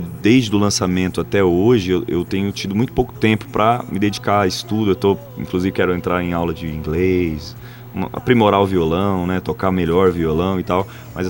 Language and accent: Portuguese; Campo Grande, Mato Grosso do Sul, Brazil; also born or lived in São Paulo; now in Goiânia, Brazil; eu vim de Campo Grande para São Paulo. E fiquei de 2015 até o ano passado, em São Paulo mesmo